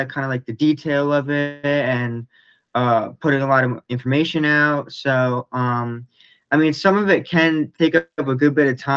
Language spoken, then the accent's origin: English; New Jersey, United States; I grew up in New Jersey, which is like East US below New York. So I was like 3 hours from Dover, Delaware.